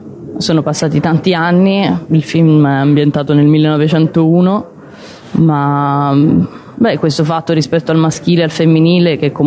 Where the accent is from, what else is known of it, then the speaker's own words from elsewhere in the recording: Rome, Lazio, Italy; Io non vengo dalle montagne, vengo da Roma, quindi devo dire che mi ha aiutato molto l'ambiente.